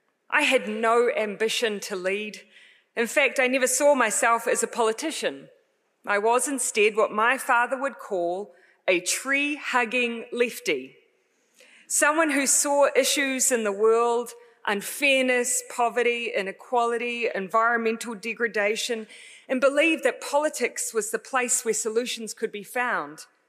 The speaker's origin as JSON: {"language": "English", "country": "New Zealand", "said": "I begin by greeting you in the same way I would if I were in my home country of Aotearoa, New Zealand"}